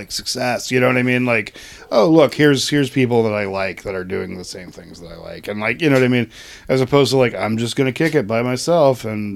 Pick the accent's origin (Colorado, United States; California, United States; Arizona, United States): Colorado, United States; also born or lived in East Coast; I lived in a rural town, and we would have to, I'm originally from the East Coast, but we were living in rural Colorado, and, like, we would have to, like, drive down to the city